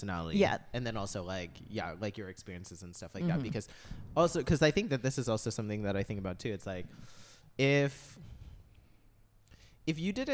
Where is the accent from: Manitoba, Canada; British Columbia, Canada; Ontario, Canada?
British Columbia, Canada; Chilliwack; I grew up in Chilliwack. So I was the only Asian person there.